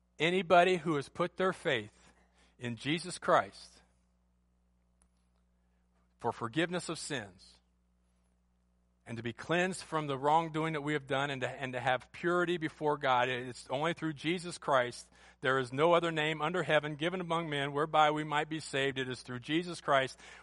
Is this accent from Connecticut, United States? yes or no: no; Ohio, United States; And I'm from Ohio, and I grew up in a family that my father, when he was a young person, was a Cleveland Browns fan.